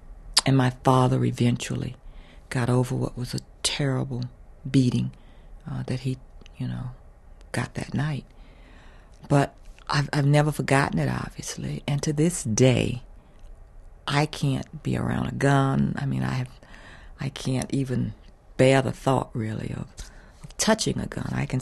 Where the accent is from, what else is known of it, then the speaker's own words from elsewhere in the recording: the South, United States; particularly growing up in the South.